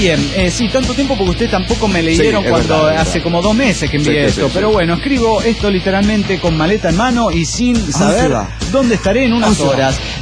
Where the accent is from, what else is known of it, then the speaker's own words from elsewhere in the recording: Cañada de Gómez, Santa Fe, Argentina; now in Hurlingham, Argentina; es donde vivo, porque soy originario de Cañada de Gómez, Santa Fe, República Argentina.